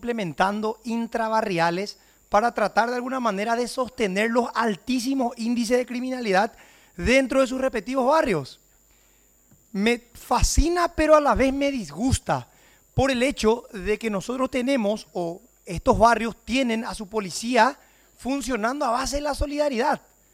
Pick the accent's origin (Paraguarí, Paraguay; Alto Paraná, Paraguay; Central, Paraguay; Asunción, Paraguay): Alto Paraná, Paraguay; Repito una vez más, yo que vengo del Alto Paraná, la dinámica en cuanto a la inseguridad en la frontera es completamente distinta